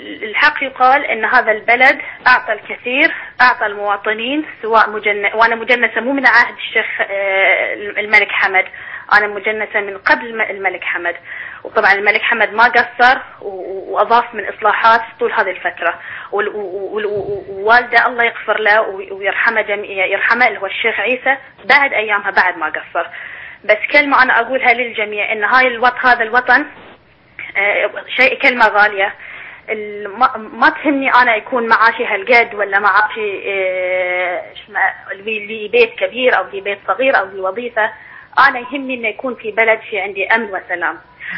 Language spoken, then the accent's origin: Arabic; Bahrain; إن أنا أكون مجنسة من البحرين، مجنسة من 37 سنة اللي هو عمري الحقيقي طبعاً، يعني معناته إن أنا واحدة والدة في هالبلد، شربت ربيت مريت في كل منطقة في هالبلد، تعلمت على حساب هذا البلد